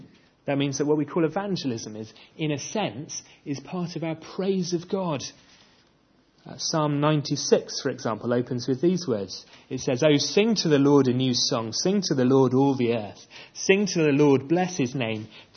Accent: South West England, United Kingdom; I was born and bred in Cornwall

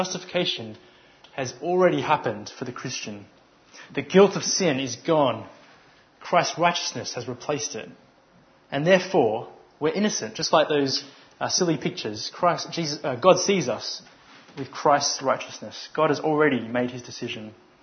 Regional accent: Australia; I'm from Australia, in case you hadn't noticed

